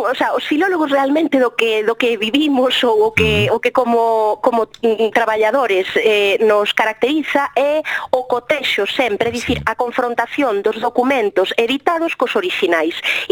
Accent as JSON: {"language": "Galician", "region": "Galicia", "country": "Spain", "said": "a tarefa pendente como galegos e tamén como estudiosos en xeral da literatura"}